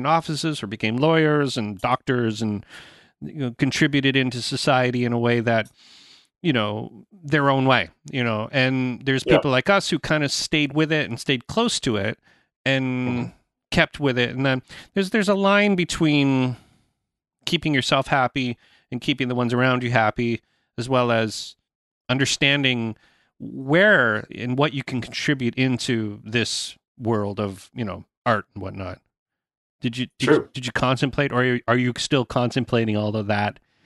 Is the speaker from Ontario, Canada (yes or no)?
yes; Uxbridge, Ontario, Canada; Yeah, that's my hometown. I live in Uxbridge.